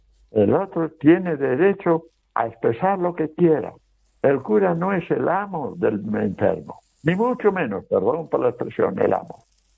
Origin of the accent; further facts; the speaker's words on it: Villalbilla de Burgos, Castile and León, Spain; A un joven de mi pueblo, ¿no? Por ejemplo, de Villalbilla de Burgos, junto a Burgos.